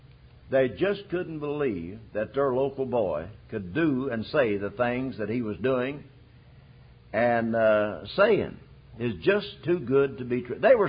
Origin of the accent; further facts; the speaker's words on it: Lesterville, United States; I guess a lot of folks have felt that way about me. I'm from Lesterville. Can anything good come out of Lesterville?